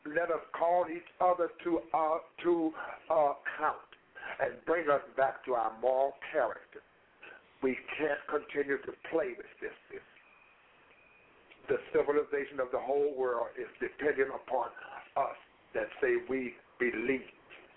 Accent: St. Louis, Missouri, United States; from St. Louis, Missouri.

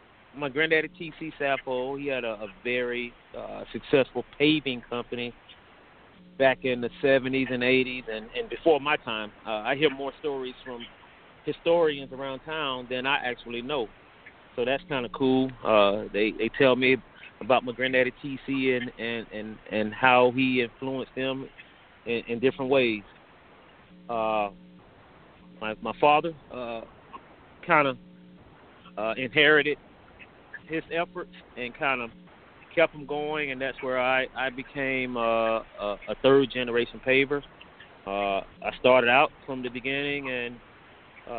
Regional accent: Riviera Beach, Florida, United States; Personally, I grew up in Federal Gardens on 13th Street, born and raised here in Riviera Beach.

